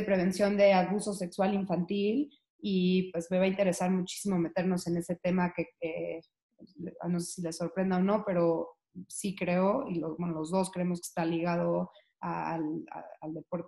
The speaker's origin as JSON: {"language": "Spanish", "region": "Texas", "country": "United States", "tie": "born or raised there", "said": "yo en mi vida he sufrido más de calor que ese día y vaya que crecí en Texas"}